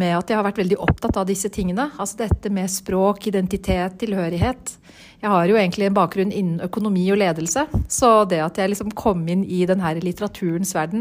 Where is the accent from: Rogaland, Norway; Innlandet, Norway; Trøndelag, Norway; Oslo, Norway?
Oslo, Norway; Jeg født og oppvokst her I Oslo, som Oslo-jente, men jeg har foreldre som har røtter da I Midtøsten og Iran. Altså nærmere sagt Libanon og Syria.